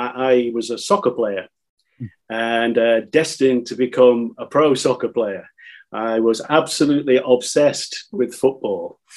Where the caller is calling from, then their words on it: East of England, United Kingdom; I'm calling you from a village in Suffolk, in East Anglia, which is the far bottom right-hand corner, not quite Kent, but okay, just above the Thames estuary, in 14th century origin Suffolk.